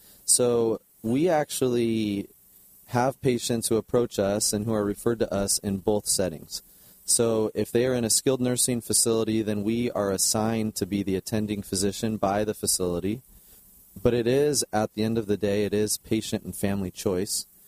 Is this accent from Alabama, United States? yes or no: no; Fullerton, California, United States; I came back to my hometown in Fullerton, California, where I grew up